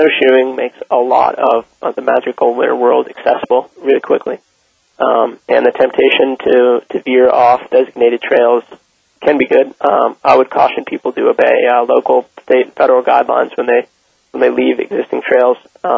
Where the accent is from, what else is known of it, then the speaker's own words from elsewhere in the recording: Maine, United States; Growing up in Maine was a great experience in that I got to go winter camping anytime I liked